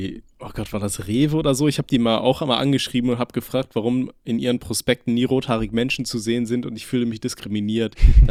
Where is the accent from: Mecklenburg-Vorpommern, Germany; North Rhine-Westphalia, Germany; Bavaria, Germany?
North Rhine-Westphalia, Germany; Aachen; born there; ich wurde in Aachen geboren